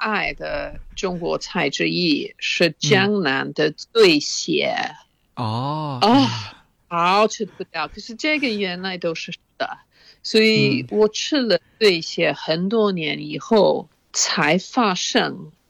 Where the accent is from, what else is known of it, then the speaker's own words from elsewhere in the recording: Oxford, South East England, United Kingdom; Chinese is a second language; 我在牛津长大的时候，我父母非常开放。我母亲在牛津教外国留学生英语，所以我们经常有外国留学生住在我们家。